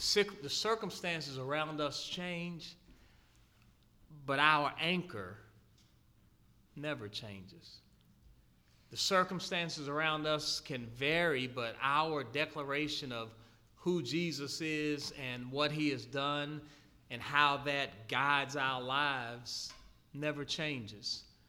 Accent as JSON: {"language": "English", "region": "Maryland", "country": "United States", "tie": "born or raised there", "said": "I grew up near Andrews Air Force Base"}